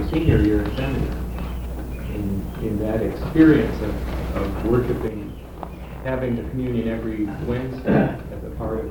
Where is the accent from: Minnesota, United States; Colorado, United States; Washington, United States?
Minnesota, United States; I grew up in Minnesota